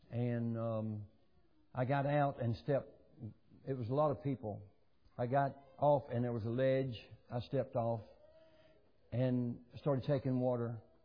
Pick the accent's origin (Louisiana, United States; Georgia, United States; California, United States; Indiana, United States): Georgia, United States; Valdosta; And I was raised in Valdosta on Lee Street.